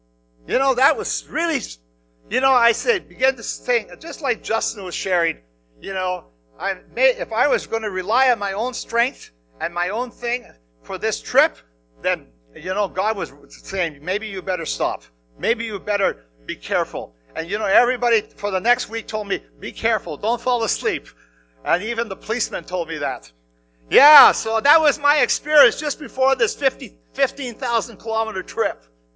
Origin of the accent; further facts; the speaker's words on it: Netherlands; but I was Dutch at the same time, so I wanted to appear that I knew everything because I grew up on the Bible.